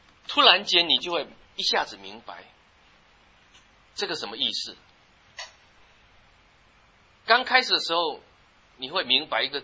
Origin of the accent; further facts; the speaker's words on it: China; 特别是我们中国人也知道